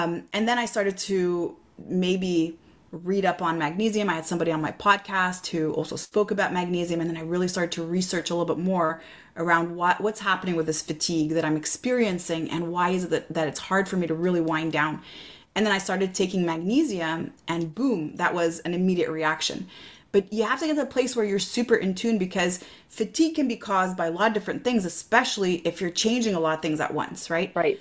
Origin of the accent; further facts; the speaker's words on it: Quebec, Canada; So, you know, I'm from Quebec.